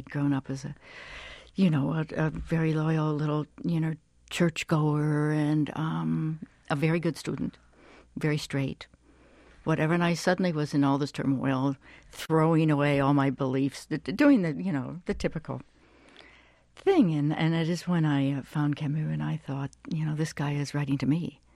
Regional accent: Midwest, United States; I grew up in the Midwest.

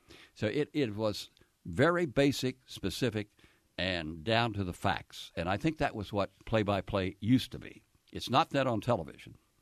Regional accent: Oklahoma, United States; accent: Southern; Well, I was from Oklahoma, and when I went in the Navy, I hadn't been outside the state of Oklahoma except to come to visit my relatives in Texas who had a worse southern accent than I had.

